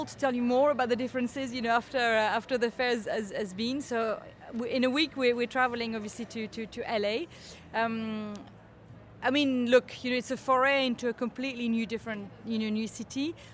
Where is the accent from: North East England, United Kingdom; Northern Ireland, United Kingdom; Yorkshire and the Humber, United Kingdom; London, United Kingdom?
London, United Kingdom; born there; yes, we are coming over from Europe. We were born in London